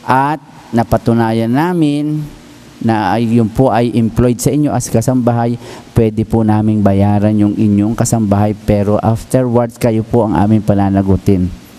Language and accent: Tagalog; San Pablo, Laguna, Philippines; ang pagsisilbihan ko naman ay probinsya ng aking ama, which is Laguna. I'm from San Pablo City.